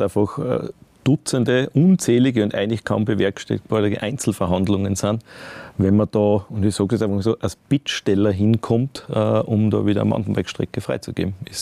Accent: Styria, Austria; Ich komme aus der Steiermark

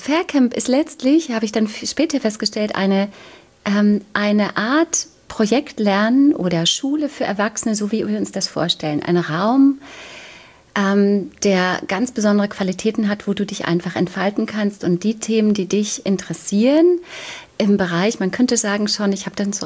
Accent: East Germany, Germany; Ich bin in der DDR aufgewachsen

